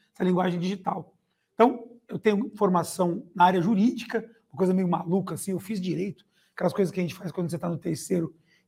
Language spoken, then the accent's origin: Portuguese; São Paulo, Brazil; now in São José do Rio Preto, Brazil; a cidade que eu moro, né, que é São José do Rio Preto. Eu originalmente sou de São Paulo, mas moro em Rio Preto.